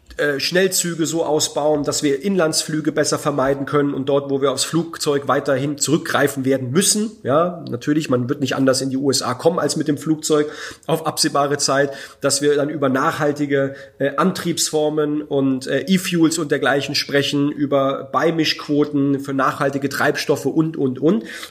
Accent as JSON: {"language": "German", "town": "Heidelberg", "region": "Baden-Württemberg", "country": "Germany", "tie": "born or raised there", "said": "Das war, als in Heidelberg, in meiner Heimat und Geburtsstadt, Nazis demonstrieren wollten"}